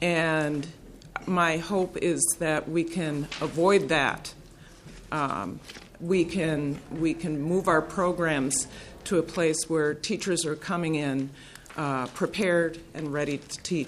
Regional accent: Minnesota, United States; I also wanted students that I taught to have a better experience than I did growing up in the Twin Cities.

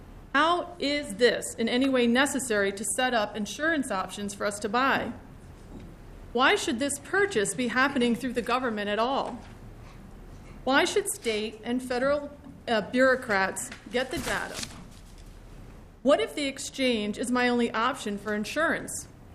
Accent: Savage, Minnesota, United States; I'm from Savage.

